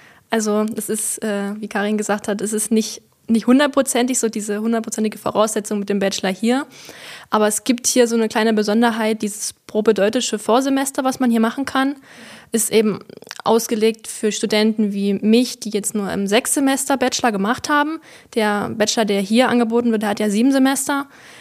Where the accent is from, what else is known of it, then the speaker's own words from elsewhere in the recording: Herrnhut, Saxony, Germany; Also ich komme ja ursprünglich hier aus der Region, aus Herrnhut.